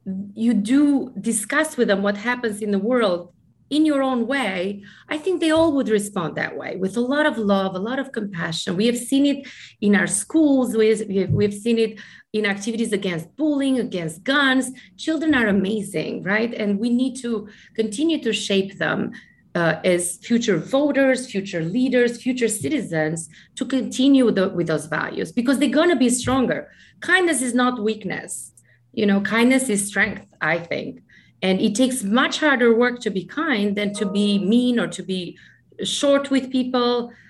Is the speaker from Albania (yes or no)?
yes; Albania; English is a second language; moved away as an adult; now in United States; I spoke 2 or 3 languages at the time I graduated law school, but I didn't speak English because our system was Franco-Italian in Albania. So I always thought I was going to get my master's in France or Switzerland. So I came to the United States with a green card lottery.